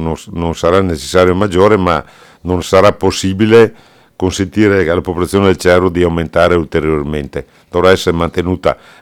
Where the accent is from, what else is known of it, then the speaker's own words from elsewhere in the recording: Veneto, Italy; noi siamo dell'Agordino, siamo della popolazione